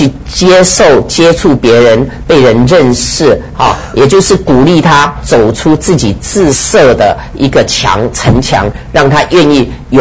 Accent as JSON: {"language": "Chinese", "country": "China"}